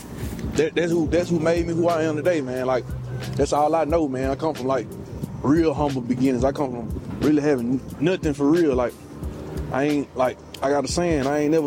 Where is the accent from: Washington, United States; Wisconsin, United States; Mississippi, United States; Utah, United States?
Mississippi, United States; also born or lived in Flint, United States / Memphis, United States; So I spent time in Flint with my dad and moved to Memphis. When I was still a kid, but you know I've been in Mississippi shit since I was bad down up four. So I'm Mississippi to the hard